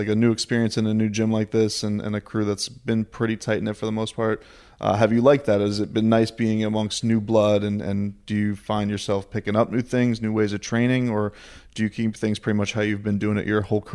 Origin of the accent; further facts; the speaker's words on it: Deerfield Beach, Florida, United States; We're at Sanford MMA in Deerfield Beach, my hometown, so it's very exciting to be here.